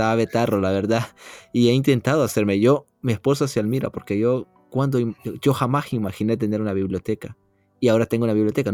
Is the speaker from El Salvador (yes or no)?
yes; El Salvador; a mis 33 años, digamos, vengo de El Salvador, digamos